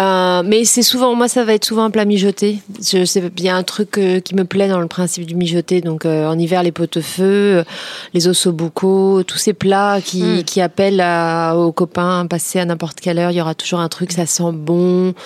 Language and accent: French; Créteil, Île-de-France, France; j'ai grandi à Créteil, donc j'ai été largement servie en trucs indus.